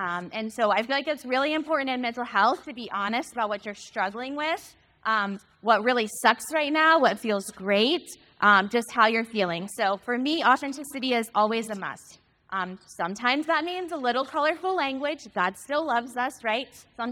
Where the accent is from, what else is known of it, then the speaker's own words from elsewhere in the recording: Florida, United States; I'm from Florida. There's mosquitoes everywhere.